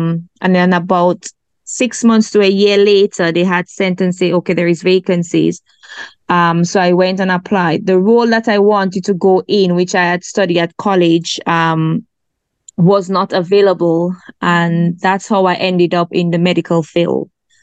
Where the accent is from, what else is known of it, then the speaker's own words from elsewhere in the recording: Grenada; even though I may be from the Caribbean, I'm from Grenada